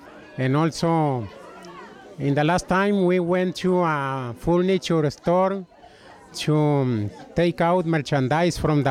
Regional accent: Sinaloa, Mexico; now in United States; I'm from Mexico, from Sinaloa State, and I've been here since 1990. and I have about 26 years living here.

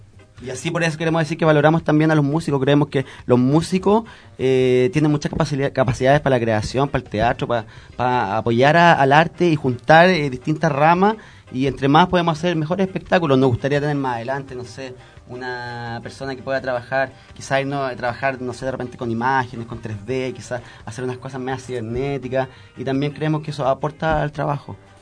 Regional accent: Quinta de Tilcoco, O'Higgins, Chile; somos 6 integrantes que venimos de la región de O'Higgins, de la 6ª región de Chile, de la comuna de Quinta de Tilcoco, que está escrito en mapuche, que significa agua entre piedras, así se llama nuestra comuna.

